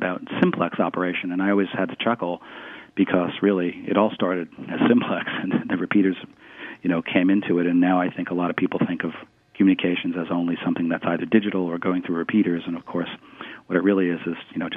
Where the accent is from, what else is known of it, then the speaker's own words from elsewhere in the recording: New York, United States; Growing up on Long Island, we'd all get on whatever at the time.